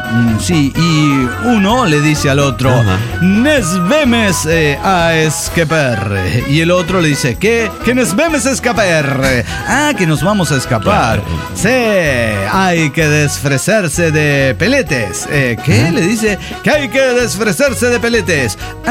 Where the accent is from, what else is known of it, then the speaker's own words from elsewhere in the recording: Cochabamba, Bolivia; de Cochabamba, Bolivia.